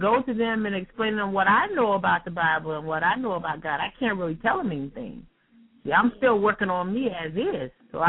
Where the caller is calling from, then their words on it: Conway, United States; from Conway.